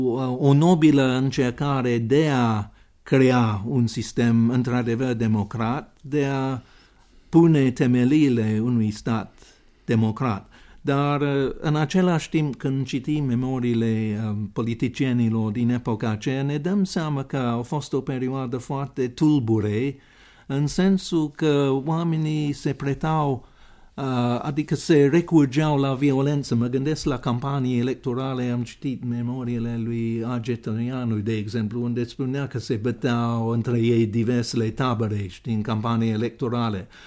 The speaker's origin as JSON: {"language": "Romanian", "region": "East of England", "country": "United Kingdom", "tie": "born there", "second_language": "Romanian", "said": "eu m-am născut în Norfolk, în estul Angliei, deci într-un sat."}